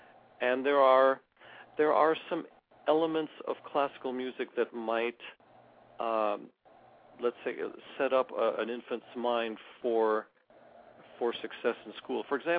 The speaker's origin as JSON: {"language": "English", "town": "Washington", "region": "District of Columbia", "country": "United States", "also_born_or_lived": "St. Paul, Minnesota", "moved": "yes", "lives_now": "Austin, United States", "said": "I'm from Washington, D.C., and most of my life I've lived up and down the East Coast. I did spend some time in St. Paul, Minnesota, and now in Austin."}